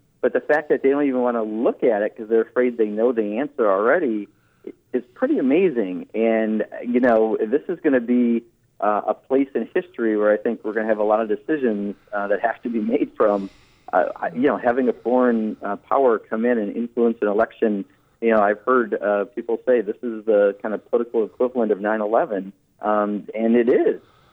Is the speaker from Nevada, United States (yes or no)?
no; Kenosha, Wisconsin, United States; Kenosha, as you know, is my hometown, and you know, grew up there. Still know a lot of people down there.